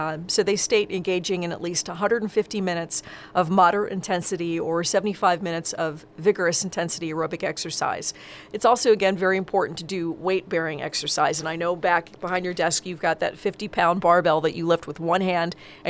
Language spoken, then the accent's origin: English; Philadelphia, Pennsylvania, United States; I have to say yo, yo, yo because I'm a Philadelphian. I'm … yo is part of our vocabulary.